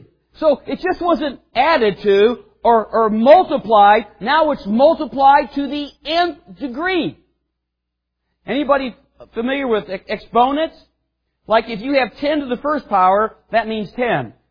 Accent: Cleveland, Ohio, United States; born there; I was born in Cleveland, in case you didn't get that.

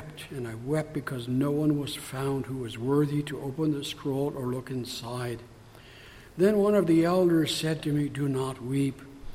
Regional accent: Canada; As Canadian Christians being in this world but not of this world, we can be so troubled as we see our Canadian government determined to deny or outlaw as many of the norms of Christianity in the shortest period of time.

